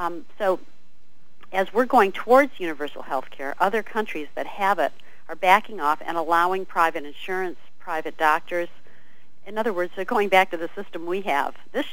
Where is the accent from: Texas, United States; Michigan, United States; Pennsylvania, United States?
Michigan, United States; I grew up in Michigan and I have sisters who are working for doctor's offices and things up there